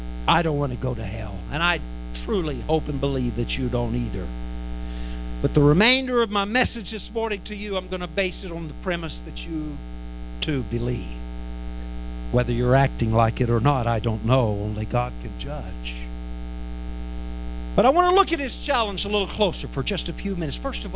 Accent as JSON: {"language": "English", "region": "Texas", "country": "United States", "tie": "born or raised there", "lives_now": "St. Louis, United States", "said": "So I'm Texan by birth. And nearly three decades in St. Louis can't take that out of me. I was born and raised in Texas, and I'll be a Texan till the day I die."}